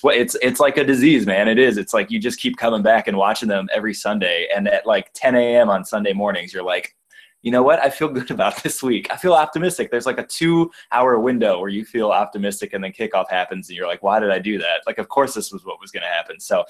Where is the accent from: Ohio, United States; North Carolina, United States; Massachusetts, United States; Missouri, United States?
Ohio, United States; Cleveland; It's one of those things where, like, growing up in Cleveland, it's just kind of something that's like very much ingrained in you